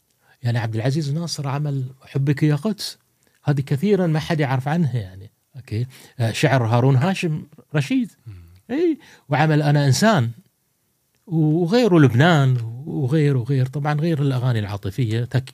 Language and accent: Arabic; Qatar; إحنا عندنا في قطر الآن